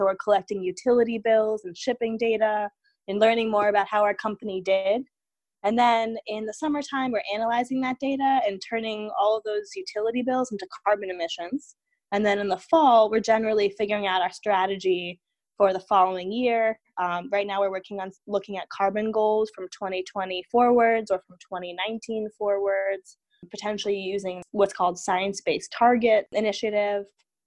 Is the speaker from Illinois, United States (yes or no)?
no; New York, United States; I'm 28 and I'm from New York.